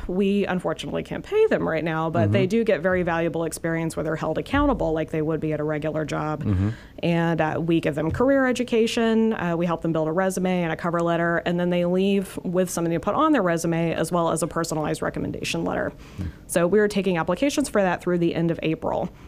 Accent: Houston, Texas, United States; also born or lived in Michigan / New Mexico; I'm from Houston originally.

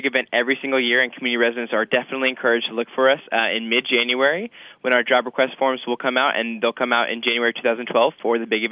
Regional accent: Dallas, Texas, United States; My hometown is Dallas, Texas.

